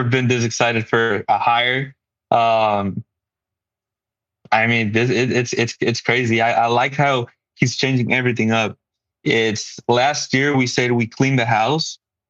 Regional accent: San Diego, California, United States; And as I grew up around San Diego, my dad took me to football games, and I just grew up in the sport.

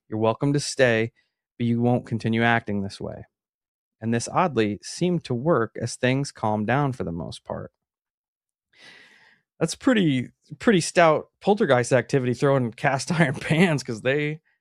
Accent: Farmington, Illinois, United States; I grew up in a town called Farmington.

